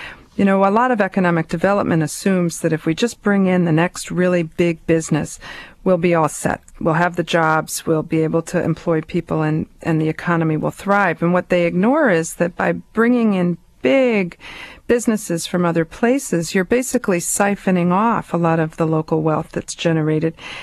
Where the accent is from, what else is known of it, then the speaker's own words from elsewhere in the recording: Denver, Colorado, United States; born there; I was born in Denver, Colorado, which is a little bit like a cousin of Calgary's.